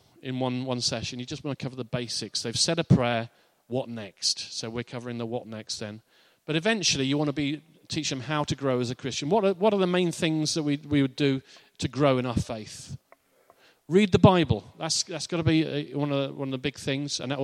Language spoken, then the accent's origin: English; Barcelona, Catalonia, Spain; English is a second language; I know nothing. I'm from Barcelona. I know nothing.